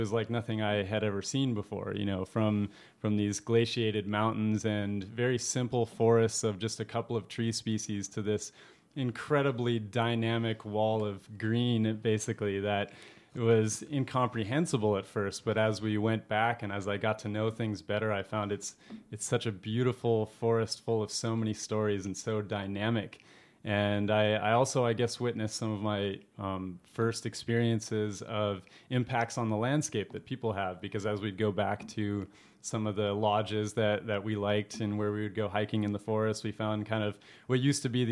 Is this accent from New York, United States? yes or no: no; Fairbanks, Alaska, United States; I grew up in Alaska, in Fairbanks in the subarctic, very cold place and dark for a lot of time of the year, but also a place of vast wilderness.